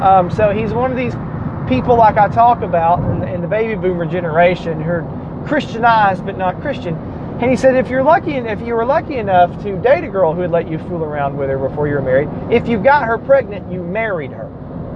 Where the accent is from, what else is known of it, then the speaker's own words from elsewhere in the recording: United States; So let's think about the United States, because I don't know what goes on anywhere else. I'm from the United States.